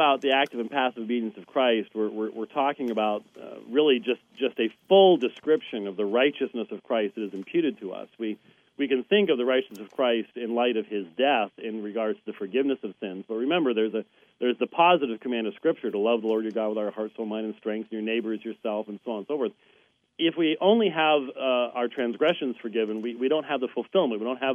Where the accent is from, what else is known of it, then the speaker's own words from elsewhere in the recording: Scotland, United Kingdom; I am a Scotsman. Scotsmen don't even hug, let alone do anything else nice.